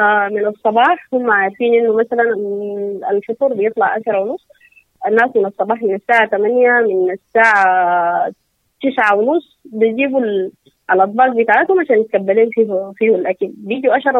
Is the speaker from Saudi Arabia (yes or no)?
no; Sudan; نحن كسودانيين